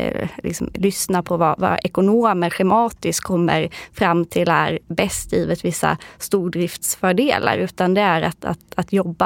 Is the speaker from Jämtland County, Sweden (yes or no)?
no; Karlskrona, Blekinge, Sweden; jag brukar få den känslan när jag är min hemstad Karlskrona